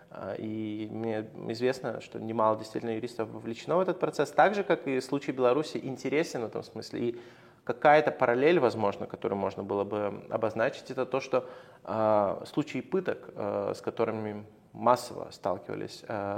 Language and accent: Russian; Lithuania; я сам из Литвы и литовец